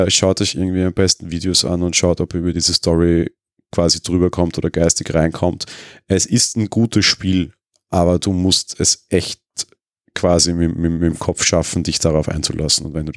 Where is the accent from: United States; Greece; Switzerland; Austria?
Austria; Also ich meine, okay, ich bin aus Österreich